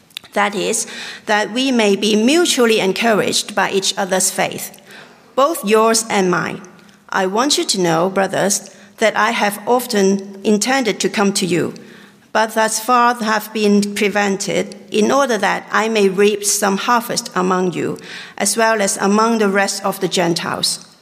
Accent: Hong Kong; from Hong Kong. It's my privilege to be in St. John's.

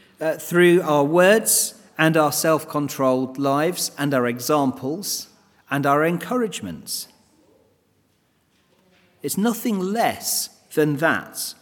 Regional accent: England, United Kingdom; We're English, we don't often smile even when we are incredibly happy.

